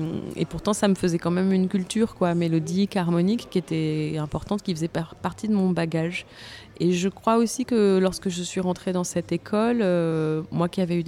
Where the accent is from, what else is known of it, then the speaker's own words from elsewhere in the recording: Marseille, Provence-Alpes-Côte d'Azur, France; On ne peut pas dire le contraire d'une ville comme Marseille.